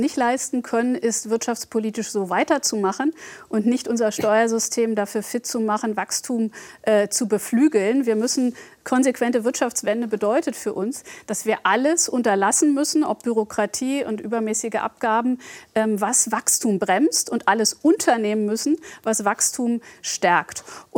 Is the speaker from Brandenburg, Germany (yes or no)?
yes; Brandenburg, Germany; Deshalb bin ich hier als Brandenburgerin bei Ihnen.